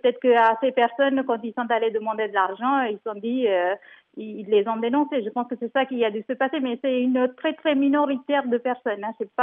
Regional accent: Jaffna, Northern Province, Sri Lanka; Nous, on a la famille au nord, nous, on est de Jaffna.

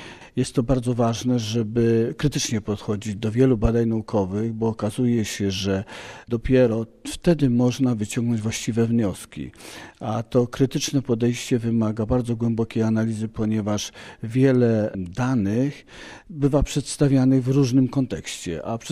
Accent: Kraków, Lesser Poland, Poland; jestem lekarzem ginekologiem z Krakowa.

